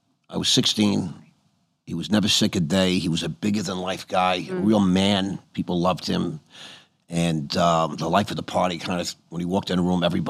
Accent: New York, United States; I grew up on Long Island in an upper middle class area.

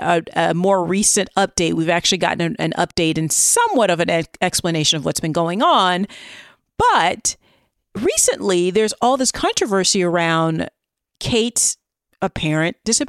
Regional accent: United Kingdom; even though I'm British, we all know this

